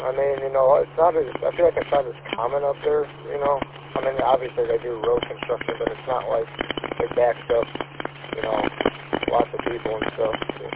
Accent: Lake Orion, Michigan, United States; now in Oxford, United States; I'm from Lake Orion, but I live up in Oxford

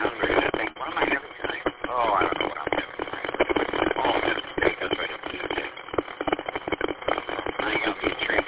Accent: Mount Clemens, Michigan, United States; Yeah, I grew up at 16 in Gratiot. Which is not Clinton Township, but it was a part of Mount Clemens, in a way, I guess.

